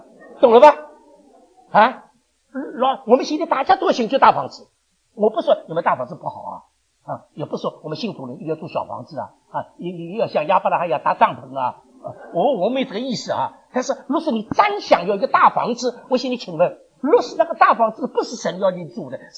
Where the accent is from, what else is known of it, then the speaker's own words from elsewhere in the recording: Shanghai, China; 我上海人说我很识相